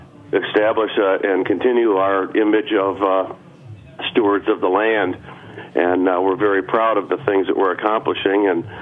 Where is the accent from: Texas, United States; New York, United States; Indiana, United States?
New York, United States; and they'd say, well, where are you from? And we'd say, well, we're from the Finger Lakes.